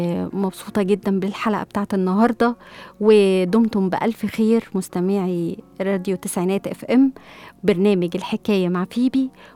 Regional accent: Egypt; احنا هنفضل احنا كمصريين ومتمسكين بديننا وبعقيدتنا

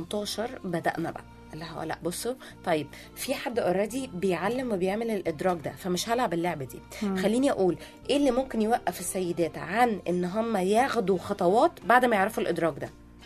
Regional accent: Kuwait; born there; كمان انا مولودة في الكويت اصلا

